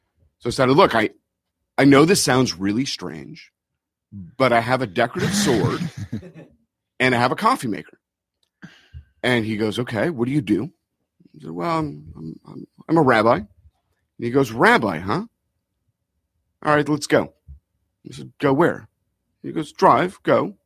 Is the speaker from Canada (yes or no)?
yes; Canada; So I'm Canadian, and there were times when we were living in upstate New York, we'd go visit family back in Toronto